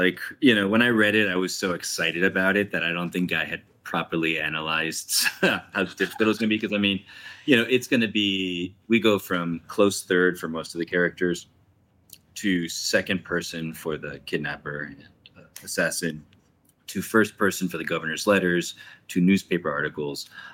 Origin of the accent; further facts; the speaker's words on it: Miami, Florida, United States; growing up in Miami and being, you know, the first … born in Miami, you know, it was, you know, you end up translating